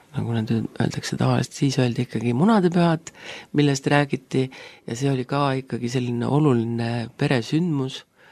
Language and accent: Estonian; Rakvere, Lääne-Viru County, Estonia; Mina olen sündinud Rakveres ja elasin seal kuni oma keskkooli lõpetamiseni. Ja päris lapsepõlv oli Moonakülas. Nüüd nad vist nimetavad teda Tõrremäe kant või kuidagi nõnda Koidu tänaval